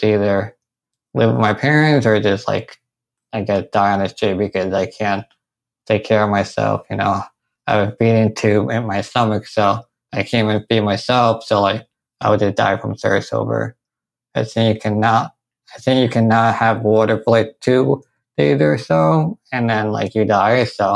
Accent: New York, United States; Yeah, I was born and raised and die here because that's where my parents are

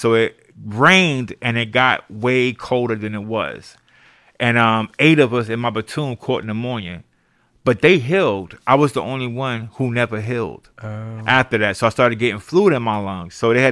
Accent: New York, United States; through growing up in New York in the crack era, I seen a lot of violence.

